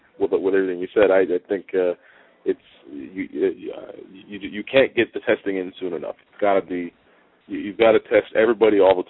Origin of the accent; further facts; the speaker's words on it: Delaware, United States; now in Indiana, United States; I grew up in Delaware, where they're also illegal there, and now I live in Indiana, where they are legal.